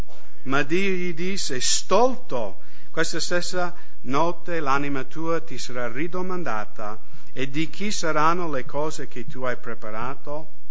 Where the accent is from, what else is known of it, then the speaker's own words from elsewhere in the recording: United States; noi viviamo in Europa occidentale, io vengo dagli Stati Uniti